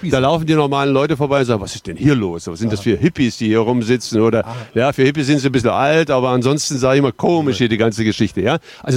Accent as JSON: {"language": "German", "town": "Gotha", "region": "Thuringia", "country": "Germany", "tie": "born or raised there", "said": "ich bin in Gotha groß geworden."}